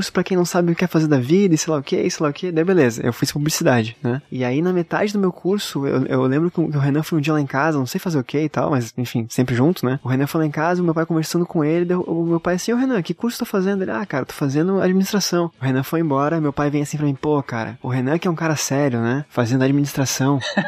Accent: Florianópolis, Santa Catarina, Brazil; also born or lived in Curitiba; 33 anos também, que nem o Schmidt. Nasci em Curitiba, moro em Floripa desde pequeno, então meu sotaque é mais aqui do que de Curitiba, bem mais.

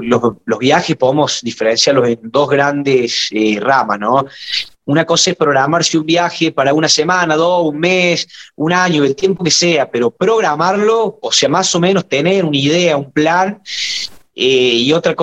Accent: La Calera, Córdoba, Argentina; Yo soy de La Calera. La Calera está a 20 minutos de Córdoba capital. Es una ciudad-pueblo, ya creció bastante, pero sigue siendo muy tranquila.

